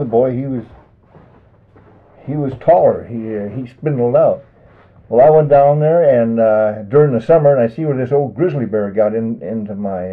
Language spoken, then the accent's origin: English; Barnum, Minnesota, United States; born there; I was born in Barnum, Minnesota.